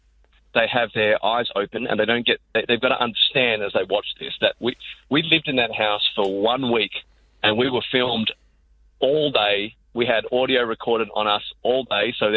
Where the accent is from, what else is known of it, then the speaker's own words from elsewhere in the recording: Australia; accent: Australian; I'm Aussie. But we're Aussie, totally. I mean, you listen to me, I sound entirely Aussie.